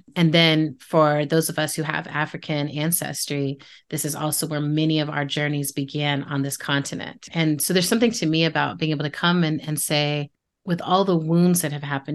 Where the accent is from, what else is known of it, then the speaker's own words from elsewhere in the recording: Germany; also born or lived in Texas, United States / New York, United States / Oakland, United States / Detroit, United States; And I grew up in Germany a lot. I was born in Texas. I lived in New York, Oakland, and Detroit.